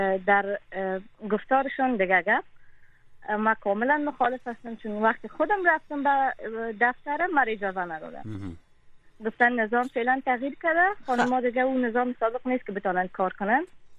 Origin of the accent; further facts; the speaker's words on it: Kabul, Afghanistan; خودم و فامیلیم تمام ما در کابل زندگی میکنیم، همیجا به دنیا آمدیم و خودم هم از کابل هستم